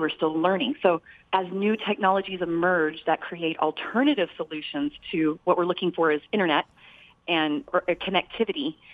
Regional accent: Truth or Consequences, New Mexico, United States; moved away as an adult; Well, I grew up in Truth or Consequences, and like most young adults, after I graduated, I went to college out of state, got married, started a family and a career.

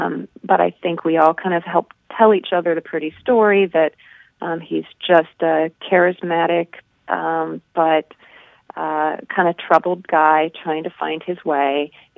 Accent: Indiana, United States; I became aware that some things about growing up in Indiana and many things about my brother were unusual.

